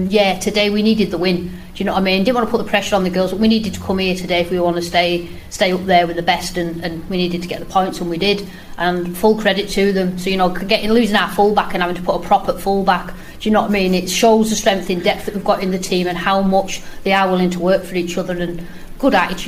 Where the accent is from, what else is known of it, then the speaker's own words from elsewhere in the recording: North West England, United Kingdom; to come and be able to coach back in my hometown and say that we've got a full Cumbrian side, I think it's good for Cumbria and the area